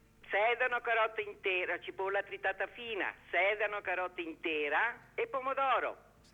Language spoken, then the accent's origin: Italian; Ancona, Marche, Italy; Io sono nata a Sappanico.